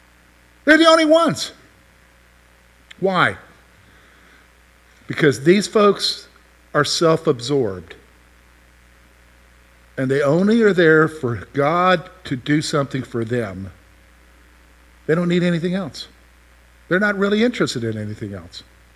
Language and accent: English; Columbia, the South, United States; I live at home because I'm commuting to the campus because I'm from Columbia.